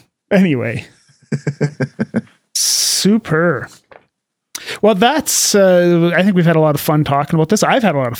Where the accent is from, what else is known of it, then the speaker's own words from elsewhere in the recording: Montana, United States; it wouldn't work so well for me, you know, as I was growing up in Montana.